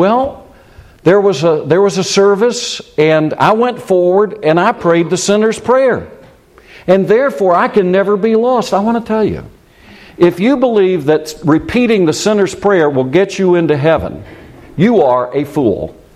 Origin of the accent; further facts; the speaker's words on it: United States; One of the greatest problems I face is being an American.